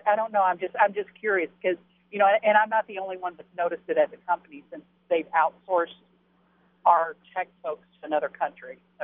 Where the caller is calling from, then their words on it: Franklin, New Hampshire, United States; from Franklin.